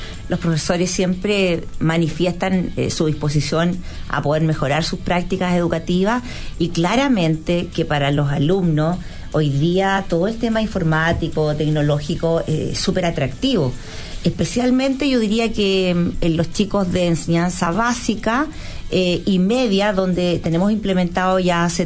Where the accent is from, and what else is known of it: Chile